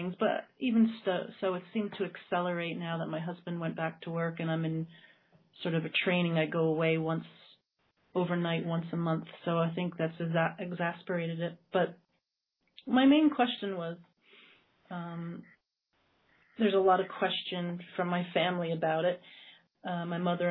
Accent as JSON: {"language": "English", "country": "United States", "lives_now": "Wales, United Kingdom", "said": "I'm actually from America, but I live in Wales."}